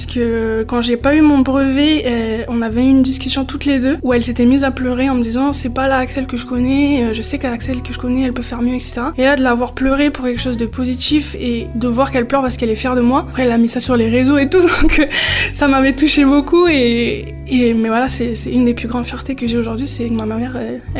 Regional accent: Nouméa, South Province, New Caledonia; Moi, j'ai grandi à Nouméa avec toute ma famille.

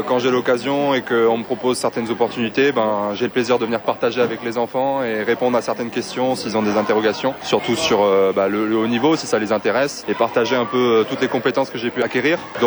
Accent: New Caledonia; j'ai peu de temps pour revenir chez moi en Nouvelle-Calédonie

